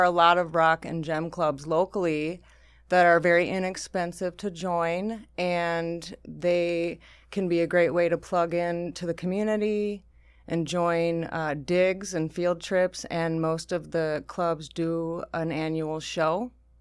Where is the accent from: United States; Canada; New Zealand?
United States; Michigan; Yeah, well, I grew up in Michigan, and I would crawl around under the bushes at home and find coral fossils.